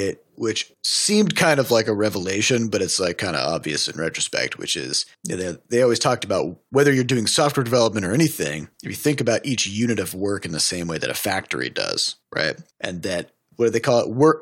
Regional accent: United States; I'm an American.

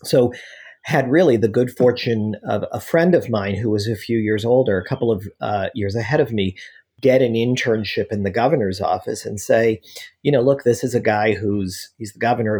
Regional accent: Massachusetts, United States; I'm originally from Massachusetts.

